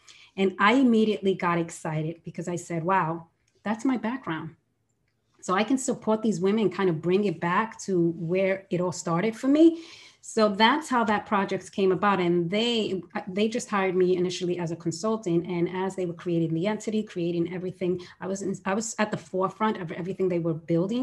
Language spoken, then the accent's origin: English; New York, United States; I'm a New Yorker, what can I say?